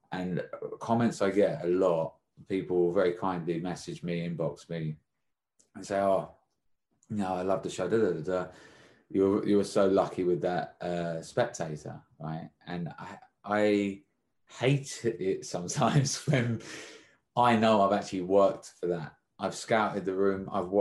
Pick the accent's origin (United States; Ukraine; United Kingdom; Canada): United Kingdom; London; I said, oh, I'm from London.